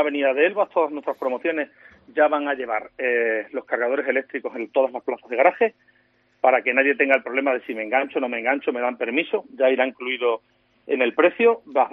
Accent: Badajoz, Extremadura, Spain; teniendo en cuenta que yo soy de Badajoz

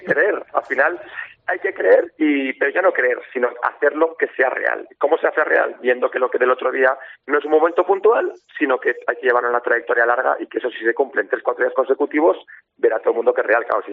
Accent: Jaca, Aragon, Spain; yo soy de aquí, o sea, soy de Jaca, soy jugador del Huesca, me siento aquí súper cómodo, súper a gusto

